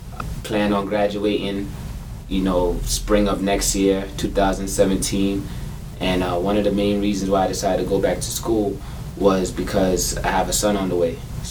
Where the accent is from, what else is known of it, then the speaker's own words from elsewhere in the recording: Bronx, New York, United States; born and raised in the Bronx. Middle school, Richard R. Green. Went to Truman High School, located in Co-op City.